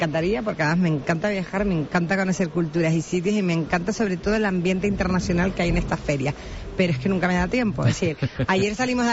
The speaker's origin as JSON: {"language": "Spanish", "region": "Canary Islands", "country": "Spain", "said": "nosotros somos Islas Canarias y así nos tienen que conocer el resto del mundo."}